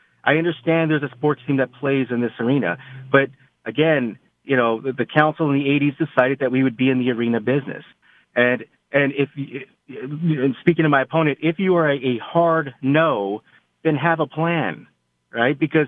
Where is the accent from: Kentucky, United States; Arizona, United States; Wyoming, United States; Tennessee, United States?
Arizona, United States; Phoenix; being the mayor of my hometown, our city of Phoenix